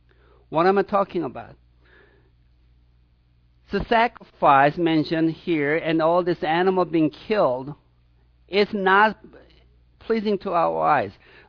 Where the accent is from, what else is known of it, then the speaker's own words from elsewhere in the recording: South Korea; When I was growing up in South Korea, we had one island known as the Leper's Island.